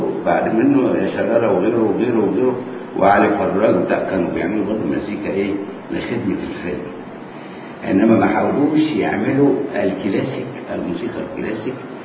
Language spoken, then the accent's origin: Arabic; Damietta, Damietta Governorate, Egypt; born there; انا اتولدت في دمياط انا من مواليد دمياط